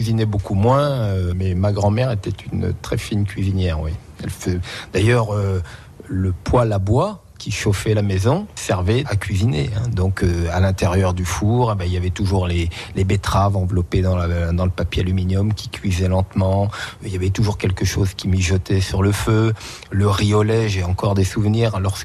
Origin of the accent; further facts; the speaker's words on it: Saint-Amand-Montrond, Centre-Val de Loire, France; born there; je suis né dans le Berry, il y a un peu plus de 53 ans maintenant, voilà, dans le centre de la France, à Saint-Amand-Montrond.